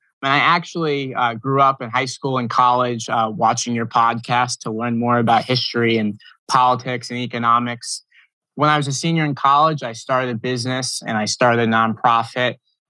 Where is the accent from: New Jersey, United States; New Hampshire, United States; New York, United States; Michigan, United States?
New Hampshire, United States; I grew up in New Hampshire. I was lucky enough to be born there.